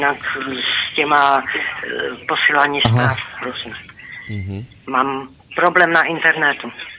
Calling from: Ostrava, Moravian-Silesian Region, Czechia; Jsem z Ostravy, dalo by se s panem

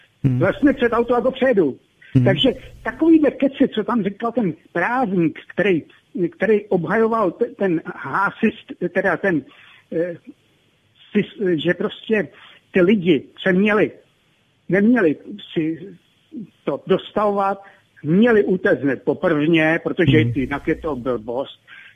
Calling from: Plzeň, Plzeň Region, Czechia

